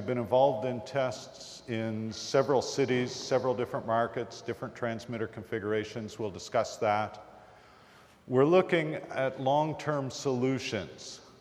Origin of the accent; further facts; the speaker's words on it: Canada; Now, I'm Canadian, so that doesn't really count.